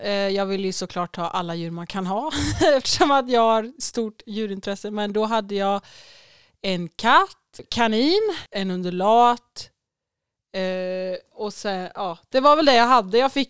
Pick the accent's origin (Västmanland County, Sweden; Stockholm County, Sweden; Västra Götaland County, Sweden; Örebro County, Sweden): Västra Götaland County, Sweden; Norra Fågelås; Jag är uppvuxen i Norra Fågelås. Det ligger strax söder om Jo. Med min mamma och pappa och syskon.